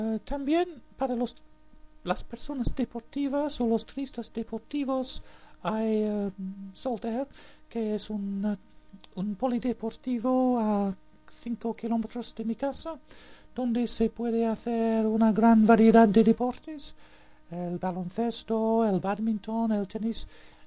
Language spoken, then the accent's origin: Spanish; Manchester, North West England, United Kingdom; born there; Spanish is a second language; Pues nací en Manchester, pero vivo ahí desde hace 3, no, 5 años. Y me gusta vivir aquí porque hay mucho que hacer y está situado en una región bastante pintoresca.